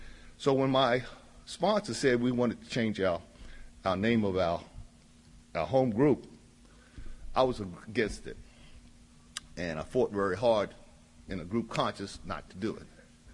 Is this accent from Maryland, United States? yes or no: yes; Maryland, United States; I'm from the Tri-County area of Southern Maryland. That's where my home group is.